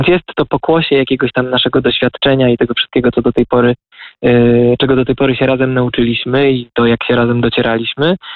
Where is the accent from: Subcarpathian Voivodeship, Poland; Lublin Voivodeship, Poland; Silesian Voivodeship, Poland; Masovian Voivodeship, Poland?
Lublin Voivodeship, Poland; Zamość; jestem urodziłem się i wychowałem w Zamościu, a swoje pierwsze studia licencjackie robiłem na UMCS-ie.